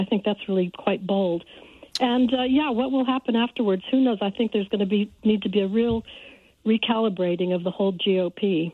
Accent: United States; moved away as an adult; Well, yes, I'm a dual national now, but I'm an American, and I've been here 40 years

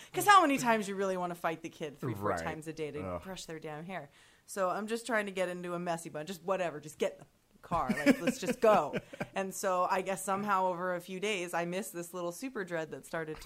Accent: Oceanside, California, United States; also born or lived in Coronado / Imperial Beach; Was there till about 9, then was in Oceanside around Camp Pendleton until I was about 14. And then went back east.

